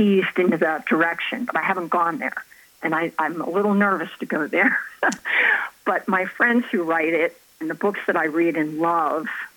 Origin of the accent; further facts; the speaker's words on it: Collingswood, New Jersey, United States; And it all takes place in my hometown of Collingswood, New Jersey.